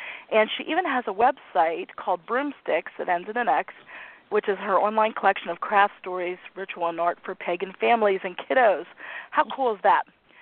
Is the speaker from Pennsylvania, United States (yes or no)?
yes; Pennsylvania, United States; my home state of Pennsylvania, woohoo, New Jersey, and New York.